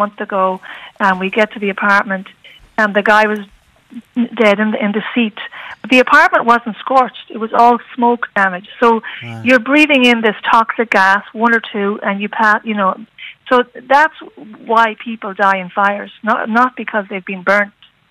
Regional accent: Galway, Connacht, Ireland; now in Boston, United States; Well, I grew up in Galway and I left in 1994.

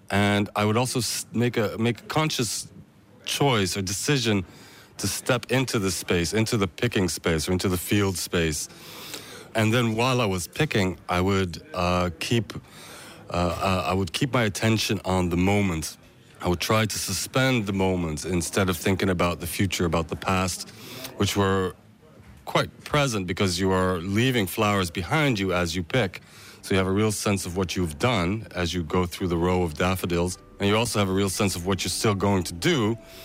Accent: South Holland, Netherlands; now in Ireland; Dutch boy from the Bulb district, without any idea. A lot of these flowers are actually coming from my hometown.

